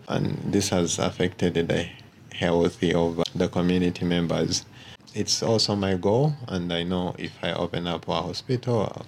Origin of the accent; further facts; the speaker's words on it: Busia, Eastern Region, Uganda; from Busia, and it's found in Uganda, in the eastern part of Uganda.